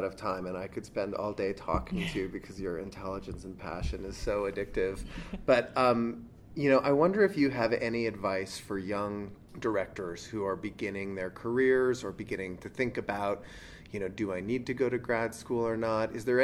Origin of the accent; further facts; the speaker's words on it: California, United States; I'm from the Bay Area, and one of the things that the tech world has been teaching the Bay Area is